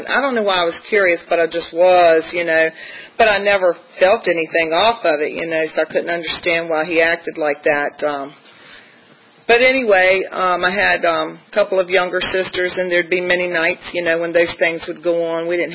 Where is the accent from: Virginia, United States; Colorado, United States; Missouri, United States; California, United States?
Virginia, United States; I'm originally from Tidewater, and I'm one of six girls.